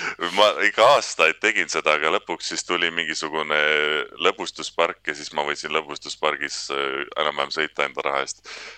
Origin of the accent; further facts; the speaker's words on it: Tartu, Tartu County, Estonia; now in Tallinn, Estonia; mina olen muidu Tartu poiss, aga praegu olen Tallinnas. Ma olen siis Eesti vabakutsane näitleja.